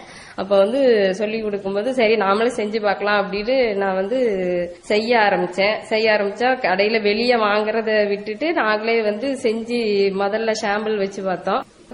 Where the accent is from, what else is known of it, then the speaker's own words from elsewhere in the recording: Eral, Tamil Nadu, India; now in Coimbatore, India; என்னோட சொந்த ஊர் வந்து தூத்துக்குடி மாவட்டம் ஏரல்ங்கிற கிராமம்.